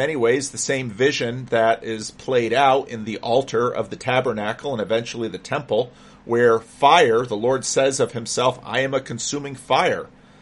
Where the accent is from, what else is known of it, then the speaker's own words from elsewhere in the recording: New Jersey, United States; I grew up near the Passaic River.